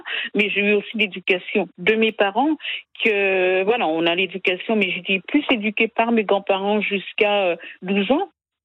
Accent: Guadeloupe; Je suis de la Guadeloupe parce que j'ai dit Guadeloupe par rapport à ma maman, mais mon papa, c'est vrai que, bon, quelques origines lointaines de la Martinique, non plus de ma maman, mais ma maman, elle est de la Guadeloupe

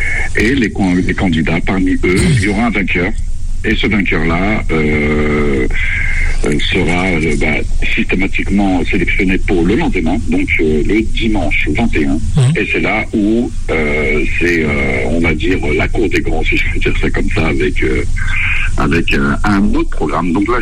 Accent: Mantes, Île-de-France, France; on va dire que de chez nous à Mantes, pour beaucoup de jeunes réalisateurs, ça paraît inaccessible.

